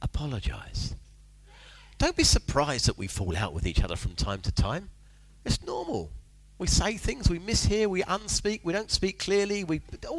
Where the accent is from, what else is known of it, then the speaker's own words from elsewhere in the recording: United Kingdom; another reason it makes it hard for those of us from a British culture is because we're British.